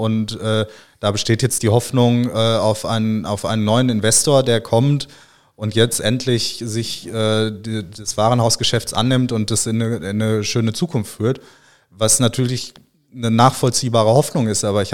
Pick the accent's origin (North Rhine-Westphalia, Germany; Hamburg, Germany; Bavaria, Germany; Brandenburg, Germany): North Rhine-Westphalia, Germany; Bochum; Also ich komme ja aus Bochum